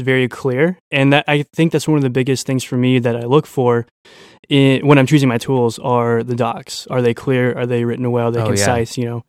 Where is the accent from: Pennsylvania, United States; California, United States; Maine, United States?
California, United States; Santa Cruz; We're from Santa Cruz, by the way.